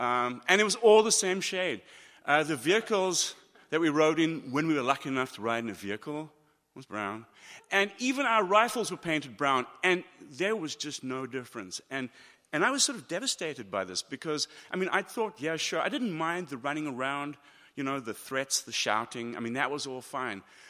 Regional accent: South Africa; I grew up in South Africa, and it was during apartheid. I grew up in the 60s and the 70s

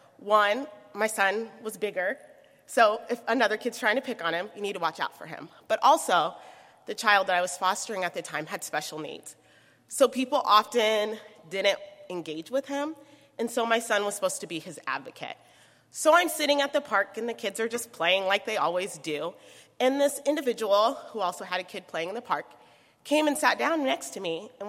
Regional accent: Omaha, Nebraska, United States; I'm from Omaha, Nebraska

